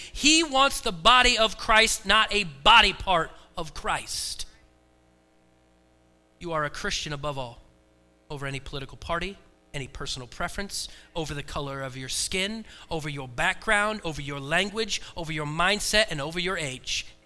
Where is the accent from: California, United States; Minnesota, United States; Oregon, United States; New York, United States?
Oregon, United States; I grew up in Oregon. There's only one other person in here that probably grew up in Oregon.